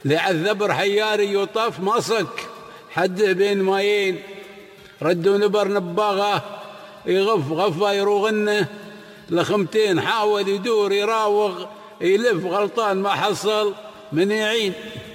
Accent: United Arab Emirates; أنا إماراتي.

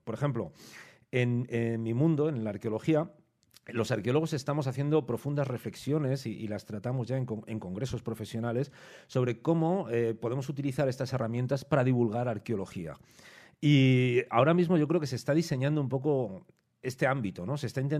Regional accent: Madrid, Community of Madrid, Spain; llegué a este pueblo y yo vengo de Madrid, de una gran ciudad

